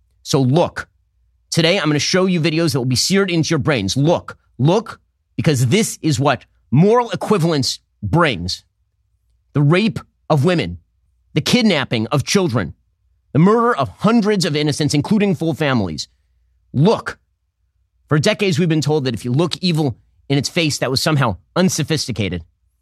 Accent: United States; Because I'm a Jew, and because I'm an American.

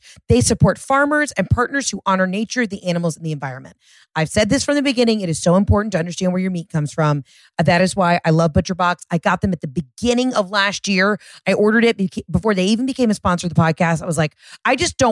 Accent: Georgia, United States; I'm sure because you're from Idaho and because I'm from Georgia

